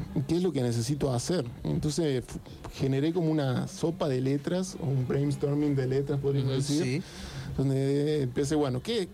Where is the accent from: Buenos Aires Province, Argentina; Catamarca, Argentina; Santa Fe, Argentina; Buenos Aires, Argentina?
Catamarca, Argentina; No, soy de Catamarca.